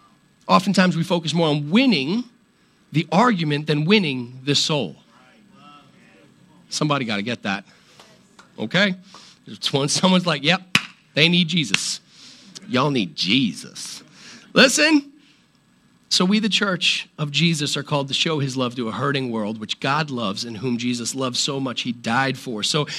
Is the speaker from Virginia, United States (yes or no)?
yes; Virginia, United States; born there; I'm allowed to say y'all because I was born in Virginia.